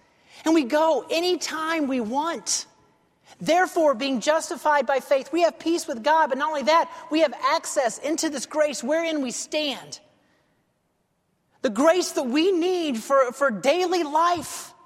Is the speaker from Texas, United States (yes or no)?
no; Alabama, United States; But, you know, I grew up in Alabama, and I won some kind of an award when I was in high school.